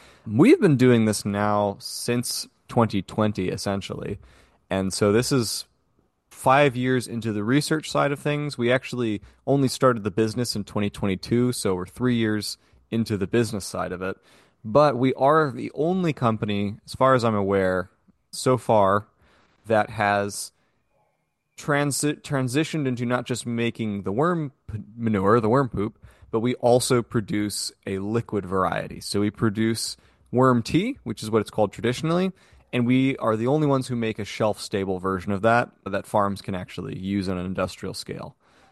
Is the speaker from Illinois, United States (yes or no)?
no; Florida, United States; the overuse of this industrial fertilizer in my home state in Florida for housing developments and nurseries